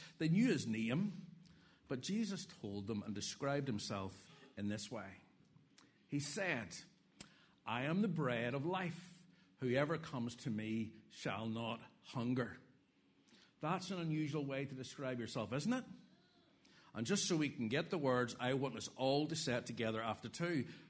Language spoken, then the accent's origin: English; Ballymena, Northern Ireland, United Kingdom; although we both live in Riff Island, I'm from Ballymena